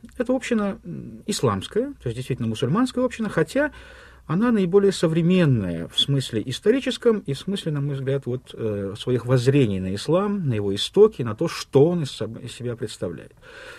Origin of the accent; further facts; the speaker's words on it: Kazan, Tatarstan, Russia; born there; moved away as an adult; also born or lived in Moscow; Я родился в Казани, жил я в Союзе, потом поступил в Московский университет, в аспирантуру его, переехал в Москву. И довольно продолжительное время жил в Москве